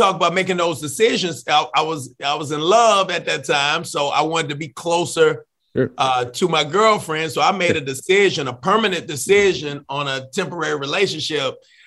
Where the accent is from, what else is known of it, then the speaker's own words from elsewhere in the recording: Alabama, United States; And so I'm from Alabama